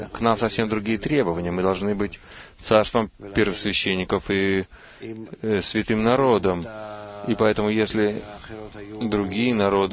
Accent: Givat Shmuel, Central District, Israel; Я из Гивад Шмуэля.

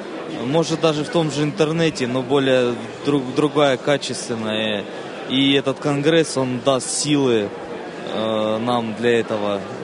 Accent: Maykop, Adygea, Russia; я из Майкопа.

